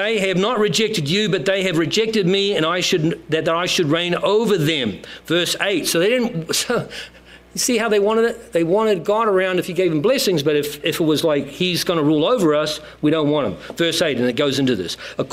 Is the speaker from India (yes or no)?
no; New Zealand; moved away; It was very hard for New Zealand when I came from New Zealand to like, why are they putting savory with sweet?